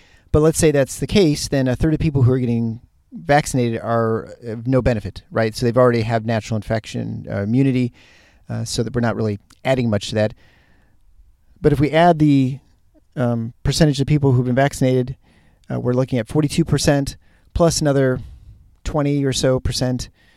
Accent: Michigan, United States; it's starting in the upper Midwest and the Michigan area, my hometown, my home state.

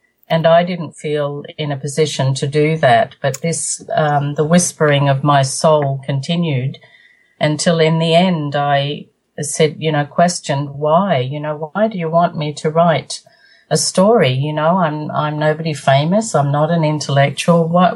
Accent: Buxton, Victoria, Australia; I was born in a place in Victoria where they was absolutely a magical place. That they have where I was born in Buxton, around Buxton area. It's called the Victorian High Country.

